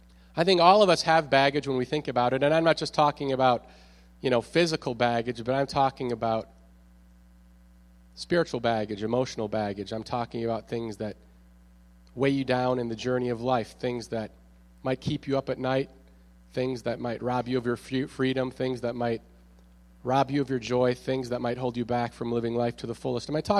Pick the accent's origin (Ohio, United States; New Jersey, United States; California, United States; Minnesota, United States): Minnesota, United States; and so I'm from Minnesota, and so I decided that I was going to go back home to Minnesota to go and visit her